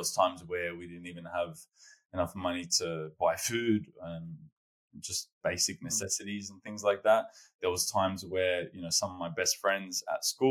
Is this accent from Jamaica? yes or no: no; Sydney, New South Wales, Australia; So I grew up in Western Sydney. By the age of 8, my parents got a divorce and I was raised by a single mother.